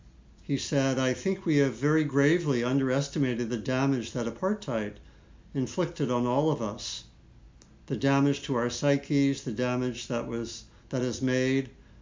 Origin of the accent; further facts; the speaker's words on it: Maryland, United States; also born or lived in Washington, D.C.; I lived in Maryland, where I grew up. I was born in Washington, D.C., parents both from New York. And I grew up in Maryland, outside of D.C., and not far from an African-American community.